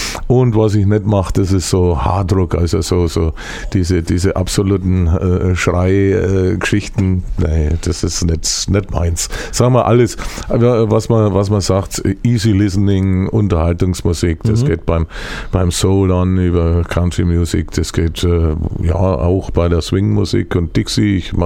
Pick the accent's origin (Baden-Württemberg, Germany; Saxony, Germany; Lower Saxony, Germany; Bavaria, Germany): Bavaria, Germany; accent: Franconian; für meine fränkische Mundart, die teilweise vielleicht historisch nachempfunden ist